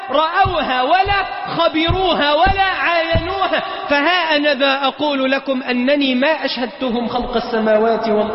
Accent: Mansoura, Dakahlia, Egypt; عندنا في المنصورة

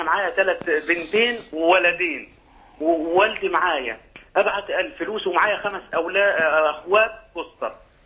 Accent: Upper Egypt, Egypt; احنا من الصعيد

